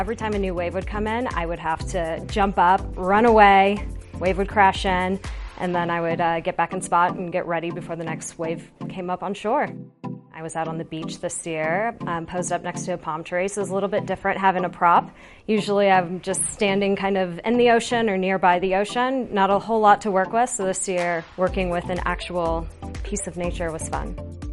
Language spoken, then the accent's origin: English; Boulder, Colorado, United States; third season as a Denver Broncos cheerleader, and I'm from Boulder, Colorado.